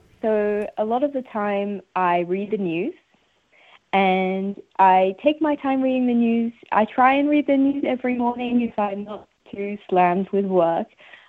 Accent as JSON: {"language": "English", "country": "Australia", "tie": "born there", "said": "my different Lebanese upbringing, because I don't speak Arabic and I was born in Australia. I wasn't born in Lebanon."}